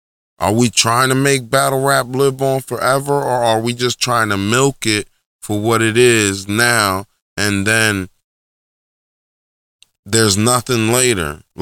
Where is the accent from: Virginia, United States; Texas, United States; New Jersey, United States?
New Jersey, United States; Newark; born there; I'm from the hood too. I was born in Newark, New Jersey. Like, you know what I'm saying? Like, I'm from the hood. I lived in other hoods, in other places.